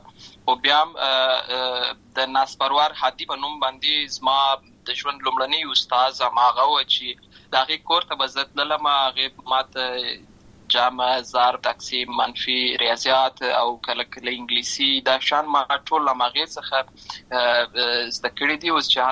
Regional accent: Lashkar Gah, Helmand, Afghanistan; also born or lived in Uruzgan; زه په اصل کې د ورزګان ولایت یم، اما زه په هلمند ولایت د شکرګاه کې پیدا شوی یم، اما د لوی سوې یم،

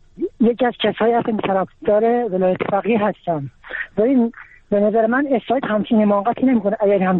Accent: Iran; ما هم ایرانی هستیم

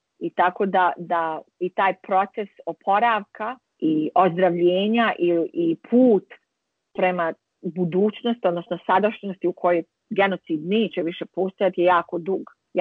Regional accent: Banja Luka, Republika Srpska, Bosnia & Herzegovina; jer je to moj rodni grad, to je moje lično iskustvo

